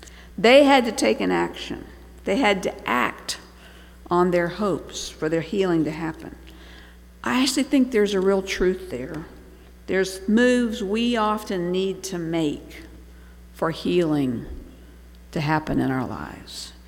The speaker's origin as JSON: {"language": "English", "country": "Bangladesh", "tie": "born or raised there", "said": "The image that comes to my mind is from growing up in Bangladesh."}